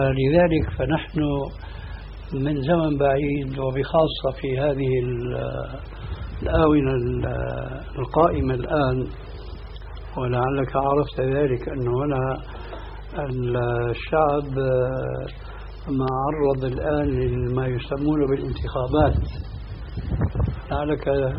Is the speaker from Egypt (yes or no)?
no; Syria; قد جربوا الحياة البرلمانية سنين طويلة قديما عندنا في سوريا